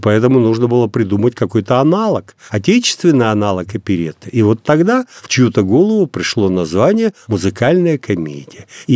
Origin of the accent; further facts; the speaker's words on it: Novosibirsk, Novosibirsk Oblast, Russia; Я родился и всю жизнь прожил в Новосибирске. Хотя мои родители переехали с Украины во время эвакуации, и оттуда родом они. Но я родился в Новосибирске и считаю уже, наверное, себя таким сибиряком уже основателем.